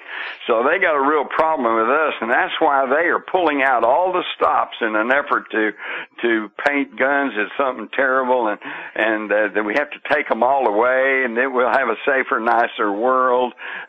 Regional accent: Texas, United States; And I grew up here in Texas, you know, everybody had a gun.

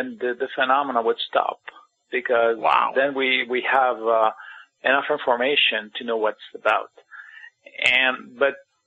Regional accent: Canada; oh no, I'm Canadian

